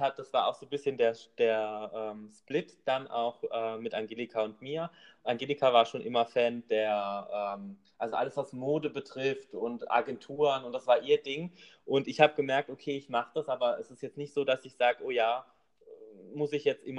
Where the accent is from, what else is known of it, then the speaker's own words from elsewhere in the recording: Rastatt, Baden-Württemberg, Germany; ich komme ursprünglich aus Rastatt. Und Rastatt ist eine Barockstadt, das heißt, bei uns wird im Schloss geheiratet